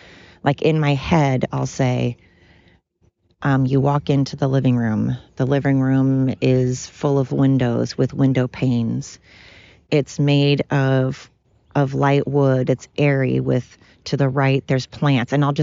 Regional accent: United States; born there; because I was born in America. Anybody born in America with all the privileges that we have in this country is just that, privileged.

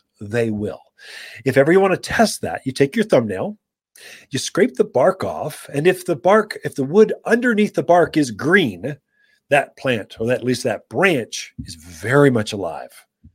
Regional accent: Arizona, United States; It's, look, I'm from Arizona. You can tell.

